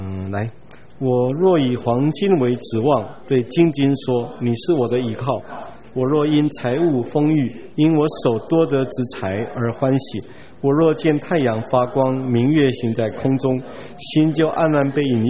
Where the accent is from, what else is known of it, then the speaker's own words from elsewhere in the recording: Taiwan; 可能认出我们是台湾来的。